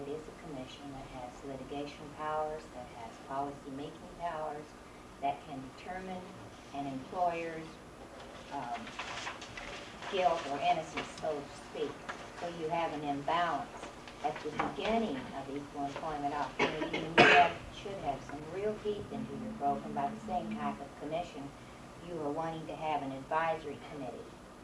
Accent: Anchorage, Alaska, United States; I am from Anchorage

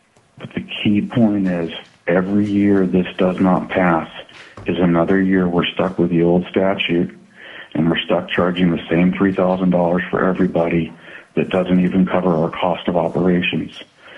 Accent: Anchorage, Alaska, United States; in my hometown of Anchorage, you drive down Northern Lights and you see signs for bookkeeping and payroll.

